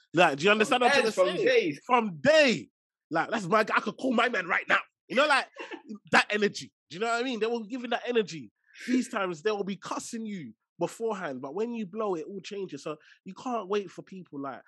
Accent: London, United Kingdom; And growing up, I grew up in Tower Hamlets, East London.

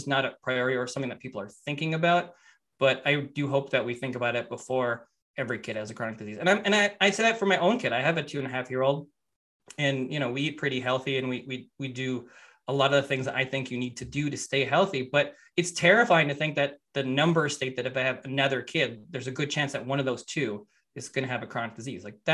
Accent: Canada; And it's different because I come from Canada, so it's a very different model there.

